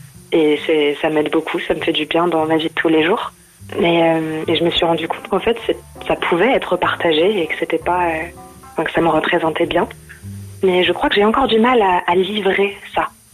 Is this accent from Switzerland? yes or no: no; Reims, Grand Est, France; born there; je suis née à Reims